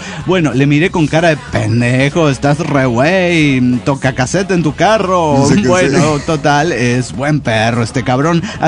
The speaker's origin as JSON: {"language": "Spanish", "town": "Mexicali", "region": "Baja California", "country": "Mexico", "said": "Saludos, nave, desde la antesala del infierno Mexicali, que es donde van las almas pecadoras para irse adaptando al infierno. Ahí en ese hoyo caliente, en la frontera Mexicali Baja Califas"}